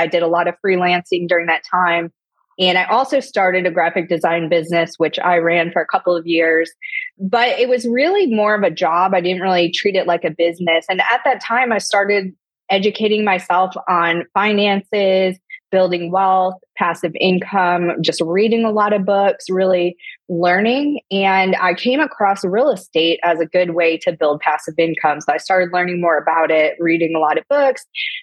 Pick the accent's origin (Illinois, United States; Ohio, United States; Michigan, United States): Ohio, United States; Toledo; So I grew up in Toledo, Ohio, which is the Midwest. The city I grew up in was a big auto industry city, mm-hmm. along with Detroit, about an hour from Detroit.